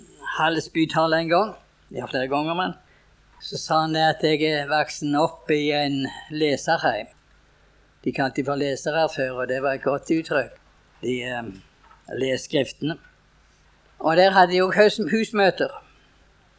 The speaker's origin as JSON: {"language": "Norwegian", "region": "Rogaland", "country": "Norway", "tie": "born or raised there", "said": "Hjemme på Talje, så jeg fra en liten øy inne i Ryfylke."}